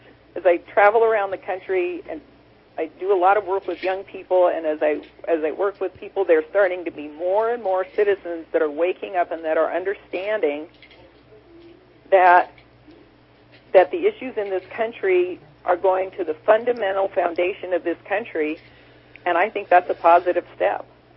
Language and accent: English; Wyoming, United States; And growing up in Wyoming, water is very important because we don't have that kind of water.